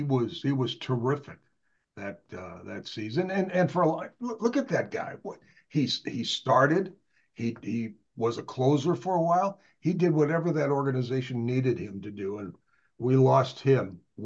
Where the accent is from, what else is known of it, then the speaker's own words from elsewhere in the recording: St. Louis, Missouri, United States; But growing up in St. Louis, I found out that St. Louis University had a radio station.